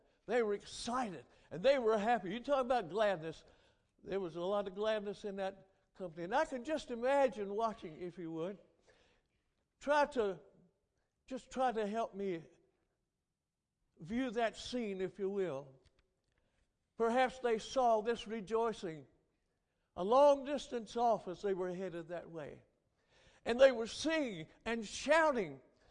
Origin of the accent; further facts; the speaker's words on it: West Virginia, United States; after moving back to my native state of West Virginia, yes, born and raised in West Virginia, boy, southern West Virginia, over in the mountains, right near the Virginia line.